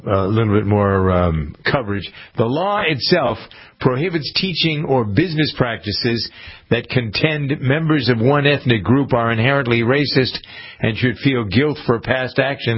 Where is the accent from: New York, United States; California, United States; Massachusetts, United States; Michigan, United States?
Massachusetts, United States; Framingham; I know we had a diversity officer in my hometown of Framingham